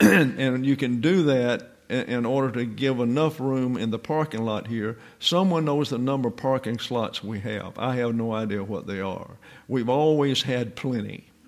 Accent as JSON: {"language": "English", "region": "Alabama", "country": "United States", "tie": "born there", "said": "I was born in Lower Alabama. Things were quiet down there."}